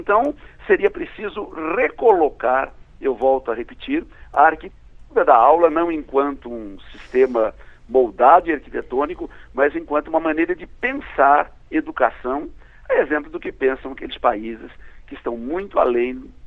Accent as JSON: {"language": "Portuguese", "country": "Brazil", "said": "como brasileiro, com muita amargura"}